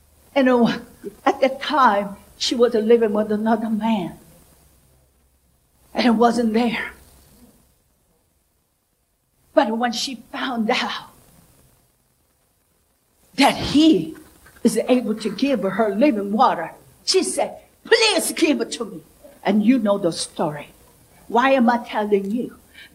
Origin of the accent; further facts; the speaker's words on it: Ireland; you know, I'm from Ireland, you know, this is a very fancy technology, you know.